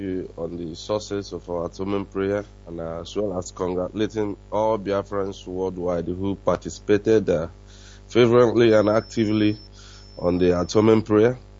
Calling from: Lagos, Nigeria; I am calling you from Lagos.

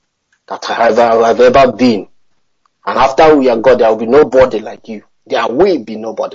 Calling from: Malaysia; I'm calling from Malaysia.

